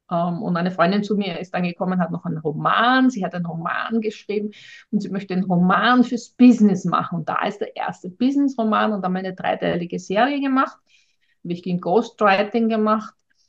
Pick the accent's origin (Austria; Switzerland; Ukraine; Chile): Austria; also bei uns in Österreich müssen wir 7 Jahre die Buchhaltung aufheben